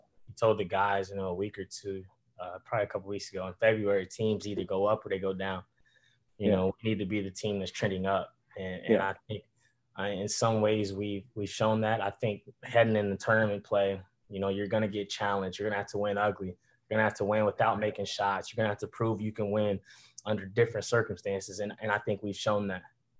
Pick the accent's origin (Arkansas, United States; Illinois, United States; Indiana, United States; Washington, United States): Indiana, United States; I grew up in Indiana, so basketball is everything.